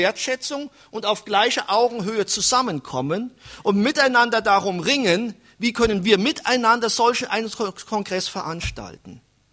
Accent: Germany; Und wir müssten diejenigen sein als Deutsche, die hier die wachsten sind unter allen Nationen

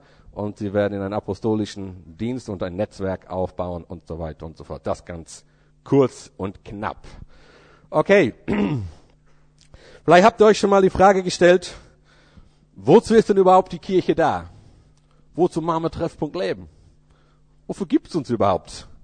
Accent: Emden, Lower Saxony, Germany; Und aus der gleichen Stadt komme ich, sprich aus Emden. Das heißt, vor euch steht ein waschechter Ostfriese mit ostfriesischem Blut in den Adern.

